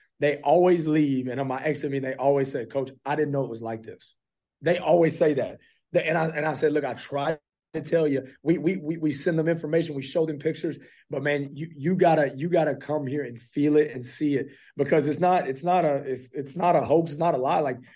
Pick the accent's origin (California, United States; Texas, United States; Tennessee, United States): Texas, United States; Fort Worth; You know, I'm originally from Fort Worth, Texas, and I always joked around.